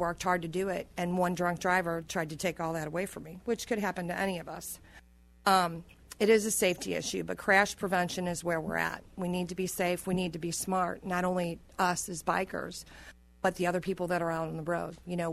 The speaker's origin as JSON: {"language": "English", "town": "St. Louis", "region": "Missouri", "country": "United States", "said": "I'm from St. Louis."}